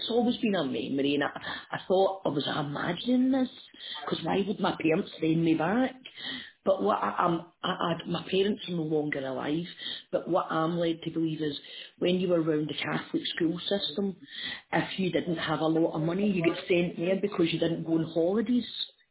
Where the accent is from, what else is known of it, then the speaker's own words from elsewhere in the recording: Glasgow, Scotland, United Kingdom; Yeah, it's in Glasgow. It's a very deprived area where it was back then.